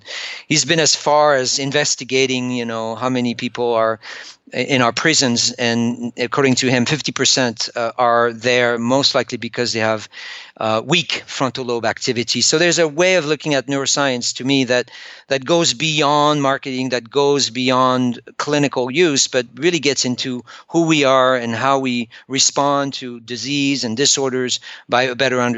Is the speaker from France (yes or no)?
yes; France; English is a second language; I'm French.